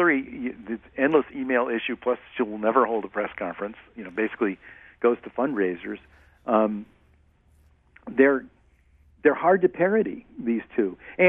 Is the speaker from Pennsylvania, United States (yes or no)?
no; New York City, New York, United States; And I thought, I love New York. I'm from New York. I love New York City.